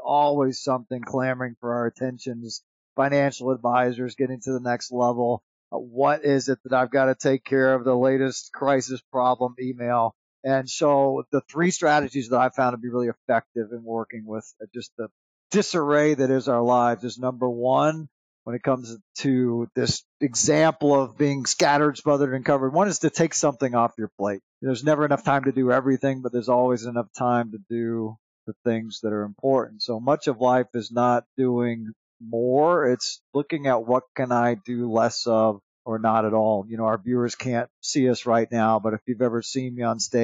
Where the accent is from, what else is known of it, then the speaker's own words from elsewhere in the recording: Southeast, United States; I grew up in the Southeast, and there's a lot of Waffle Houses in the Southeast